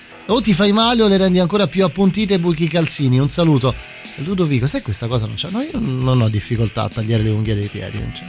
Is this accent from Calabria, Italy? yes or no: yes; Calabria, Italy; anche se sono calabrese, non so giocare a briscola